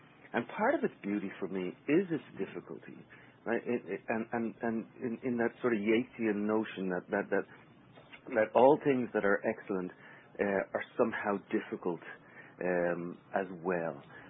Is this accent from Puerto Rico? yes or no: no; Ireland; it informed me, as an Irishman, of how Irish I happened to be, and also gave me access to a history that I hadn't really known before.